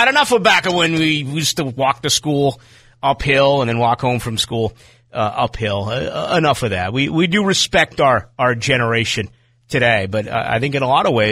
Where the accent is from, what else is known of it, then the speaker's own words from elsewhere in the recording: Boston, Massachusetts, United States; And where I grew up in Boston, you had two channels that carried like the Red Sox and the Bruins.